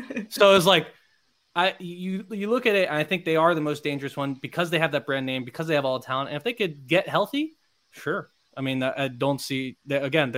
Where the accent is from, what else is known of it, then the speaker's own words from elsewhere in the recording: Miami, Florida, United States; I'm from Florida Miami. Yeah. Anything north of DC is just cold.